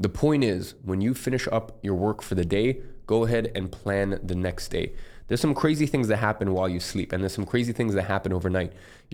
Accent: London, United Kingdom; I grew up in London, so it's cold, dreary.

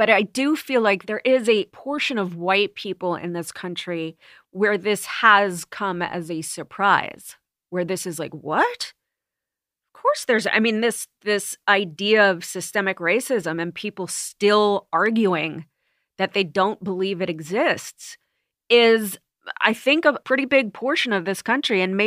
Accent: New York City, New York, United States; And Bensonhurst.

